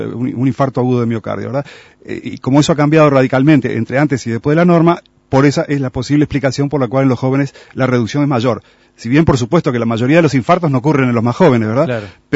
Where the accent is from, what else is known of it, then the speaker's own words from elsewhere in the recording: Uruguay; como los uruguayos, algunos somos muy proactivos